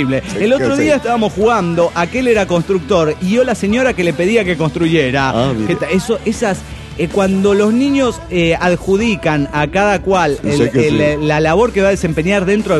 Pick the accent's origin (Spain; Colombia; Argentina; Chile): Colombia; Bogotá; de Bogotá, Colombia.